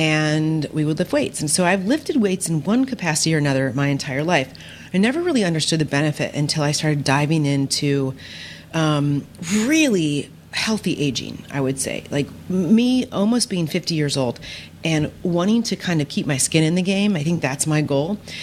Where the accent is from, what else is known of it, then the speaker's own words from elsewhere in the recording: Ohio, United States; born there; now in Michigan, United States; Believe it or not, I was born in Ohio, big Ohio State Buckeye fan. I moved to Michigan, still a big Ohio State Buckeye fan.